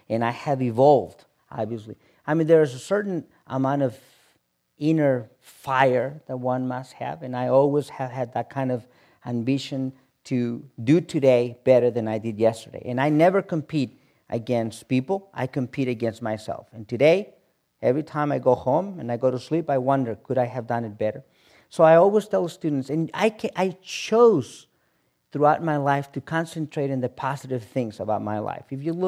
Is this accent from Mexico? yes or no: yes; Mexico; I said, all proud of myself, I said, I'm from Mexico.